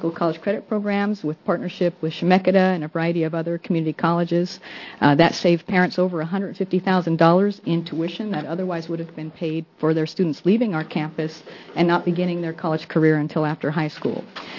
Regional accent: Oregon, United States; I'm a superintendent of McMinnville School District. I'm from Yamhill County.

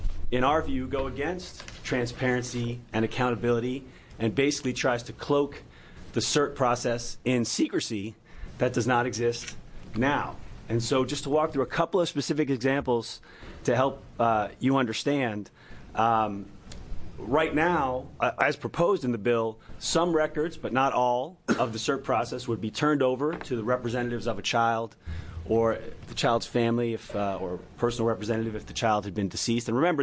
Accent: Portland, Oregon, United States; I'm a lawyer from Portland

